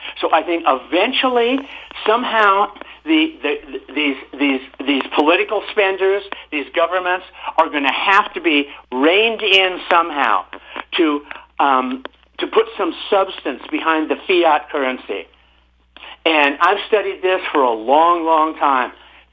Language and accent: English; Encinitas, California, United States; I could have come home to my hometown of Encinitas, which is right on the beach